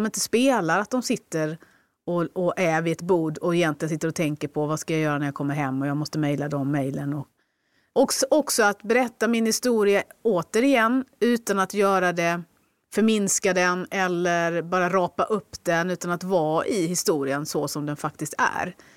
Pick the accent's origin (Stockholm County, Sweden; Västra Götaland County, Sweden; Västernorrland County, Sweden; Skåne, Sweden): Skåne, Sweden; Jag är ändå skåning.